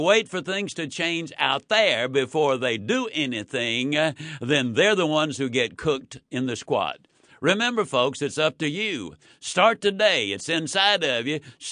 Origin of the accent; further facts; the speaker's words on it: Yazoo City, Mississippi, United States; When I was a child, I was raised in Yazoo City, Mississippi. It was during the Depression.